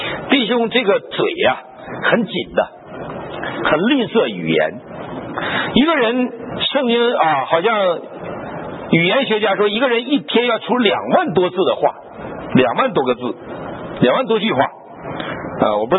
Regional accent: China

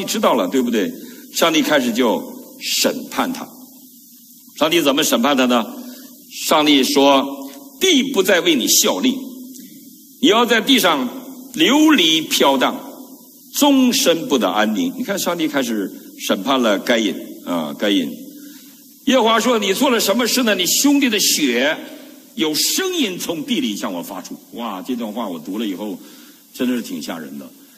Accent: Northeast China, China

